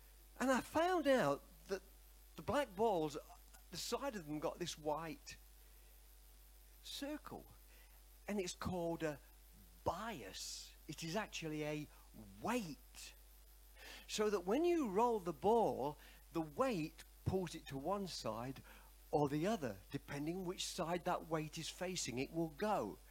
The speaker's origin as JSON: {"language": "English", "town": "Nottingham", "region": "East Midlands", "country": "United Kingdom", "moved": "yes", "said": "He come from England like I did. I came from Nottingham."}